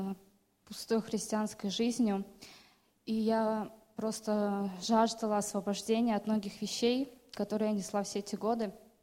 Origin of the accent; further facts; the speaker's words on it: Uzbekistan; now in Czechia; я родом из Узбекистана, на данный момент я живу в Чехии.